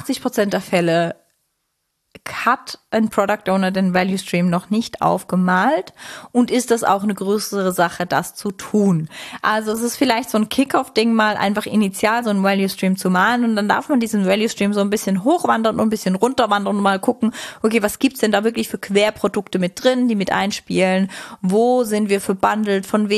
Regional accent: Switzerland; Ich bin Schweizerin.

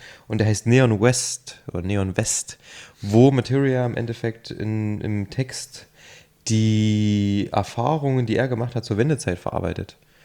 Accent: Thuringia, Germany; ich bin ja ursprünglich aus Thüringen

